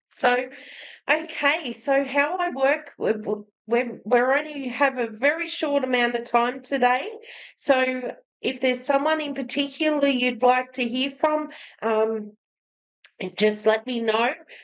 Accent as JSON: {"language": "English", "country": "Australia", "said": "I'm from Australia."}